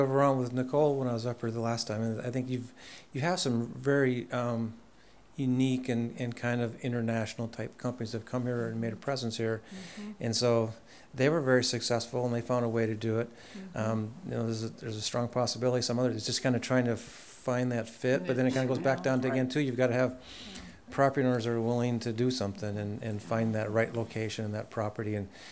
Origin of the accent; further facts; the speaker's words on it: Midwest, United States; now in California, United States; I've lived in California now for 28 years, and I grew up in the Midwest, and it was a little bit, it's a different environment.